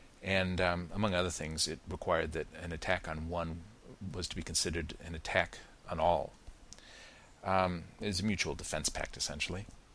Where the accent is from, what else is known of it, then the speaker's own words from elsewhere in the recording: United States; moved away; I can remember growing up in America and all the years that I lived there